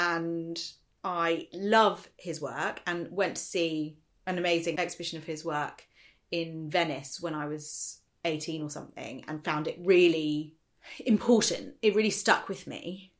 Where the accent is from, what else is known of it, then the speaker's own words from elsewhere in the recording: Australia; born there; We do not have rigid traditions because I was born in Australia.